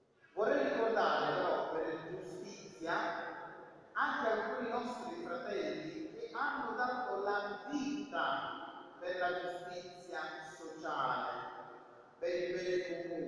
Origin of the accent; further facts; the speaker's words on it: Palermo, Sicily, Italy; io sono palermitano e quindi cito quello.